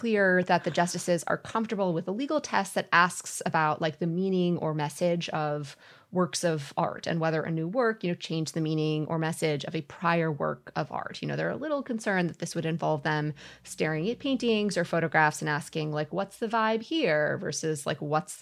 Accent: Minnesota, United States; Paisley Park, right? I grew up in Minnesota. Come on.

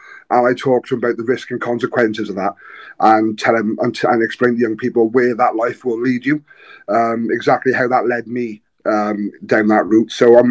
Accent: Newport, Wales, United Kingdom; Yeah, I grew up in Newport. A small working town in Wales. It's now a city.

